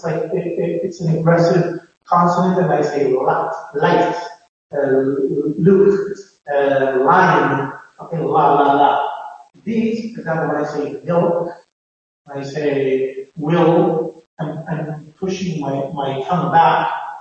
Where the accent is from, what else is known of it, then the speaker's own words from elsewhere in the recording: United States; And for example, this word, I'm American, I would pronounce bar.